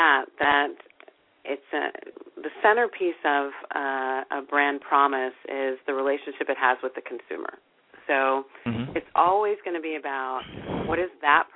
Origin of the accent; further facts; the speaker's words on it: Virginia, United States; And I hail from Virginia, and my father was a career Marine, so I'm a military brat, and have lived in 10 states, moved 20 times